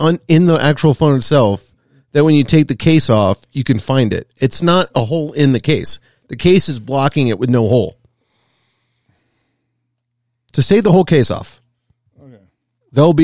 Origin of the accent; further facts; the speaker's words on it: New Jersey, United States; I grew up in North Jersey, man.